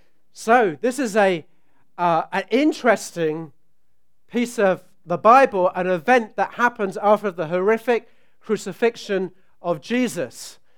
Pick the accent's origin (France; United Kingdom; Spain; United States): United Kingdom; England; you can tell my accent that I'm from Australia, as most people think, but I'm not. I'm actually from England, but it confuses people because I look Chinese as well.